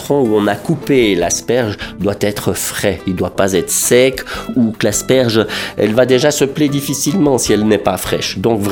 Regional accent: Switzerland; la vallée du Rhône, chez nous en Suisse.

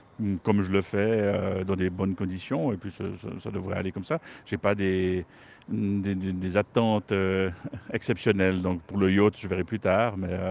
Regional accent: Fleurier, Neuchâtel, Switzerland; J'étais originaire de Fleurier et maintenant je suis originaire de Val-de-Travers.

